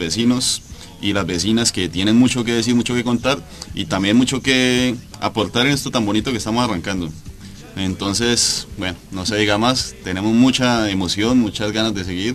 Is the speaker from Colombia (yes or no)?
yes; Colombia; now in Córdoba, Argentina; La tonada no es muy cordobesa.